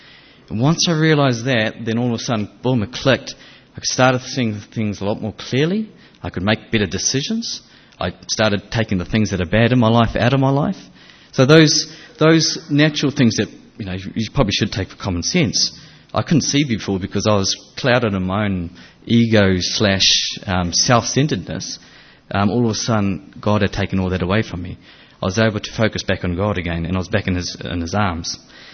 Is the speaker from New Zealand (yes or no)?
yes; New Zealand; first language Japanese; English is a second language; didn't really want to be back in NZ. It's not really where I wanted to be. My first language is Japanese. I wanted to speak Japanese